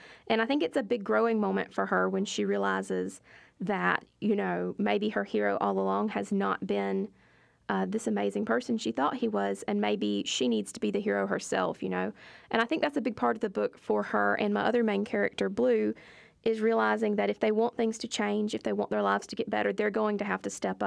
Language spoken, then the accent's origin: English; Claxton, Georgia, United States; I'm from Claxton, Georgia. So it's about 50 miles west of Savannah, and I've lived there my whole life with my family. And it's really cool to be from a small town.